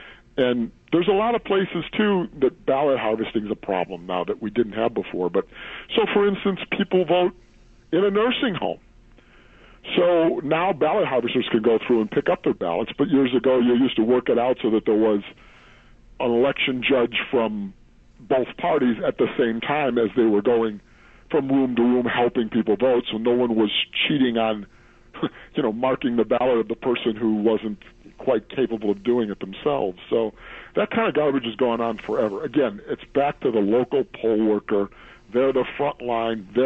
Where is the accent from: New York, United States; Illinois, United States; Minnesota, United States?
Illinois, United States; Chicago; I'm from Chicago, the home of vote stealing.